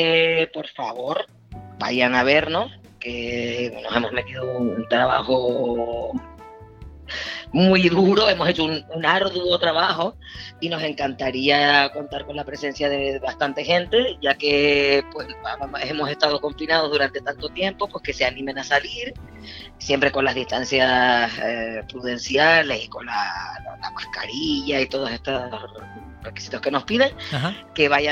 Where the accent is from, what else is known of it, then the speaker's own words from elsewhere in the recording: Santa Cruz, Canary Islands, Spain; aunque me crié en Santa Cruz, yo me siento lagunera. De donde me siento es la laguna.